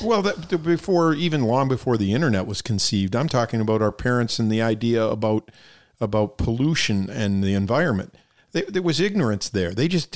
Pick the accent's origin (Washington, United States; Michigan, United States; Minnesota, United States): Michigan, United States; Detroit; Detroit. I was born in the city, right, and 8 Mile. I lived about 4 miles east